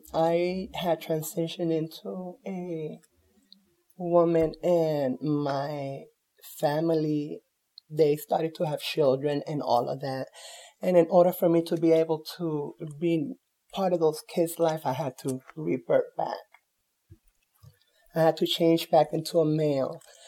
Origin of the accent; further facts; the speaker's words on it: Brooklyn, New York, United States; born there; I was born in November 1966. I was born in Brooklyn, New York.